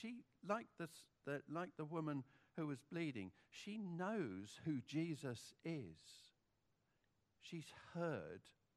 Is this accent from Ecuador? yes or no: no; Malmesbury, South West England, United Kingdom; We come from Malmesbury in Wiltshire in the UK, a bit west of bit east of Bristol, a bit west of Swindon.